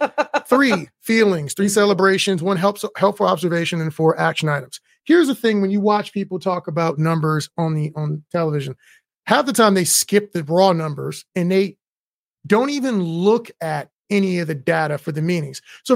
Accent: Fort Hood, Texas, United States; So I'm from Fort Hood.

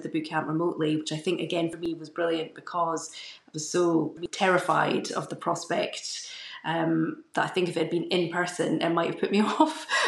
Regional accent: Edinburgh, Scotland, United Kingdom; also born or lived in Newcastle; I'm from Edinburgh and trained in Newcastle in medicine

